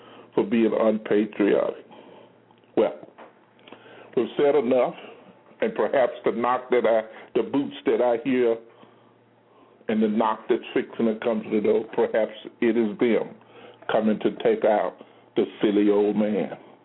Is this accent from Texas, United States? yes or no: yes; Texas, United States; you hear this old silly Texan in my hometown, my senator, John Cornyn, say that crazy talk.